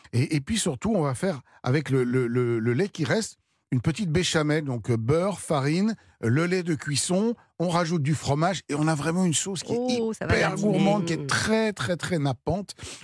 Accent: France; chez nous en France

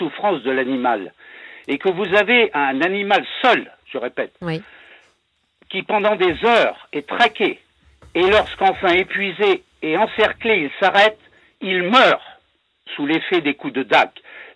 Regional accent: Nouvelle-Aquitaine, France; Je suis des Deux-Sèvres.

